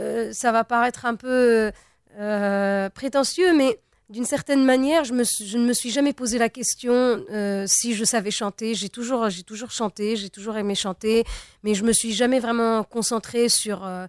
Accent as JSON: {"language": "French", "country": "Tunisia", "said": "Je suis tunisienne. On a plusieurs identités, mais voilà, je me considère aussi. Enfin, je parle arabe."}